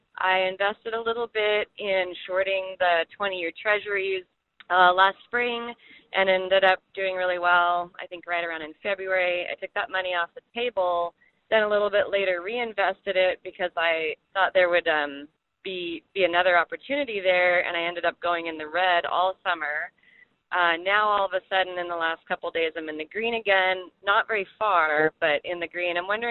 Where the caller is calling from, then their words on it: Arcata, California, United States; I'm calling from Arcata, California.